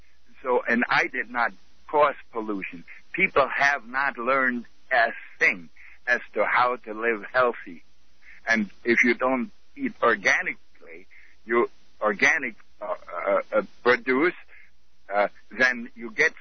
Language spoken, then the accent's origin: English; Germany; English is a second language; Like I come from East Germany originally, and I lived 17 years under communism there